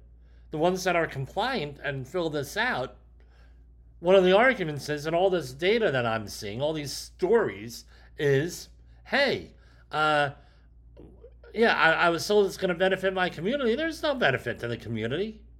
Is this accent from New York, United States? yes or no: yes; New York, United States; also born or lived in New Jersey; I'm from New Jersey. I'm from Rockland County, New York.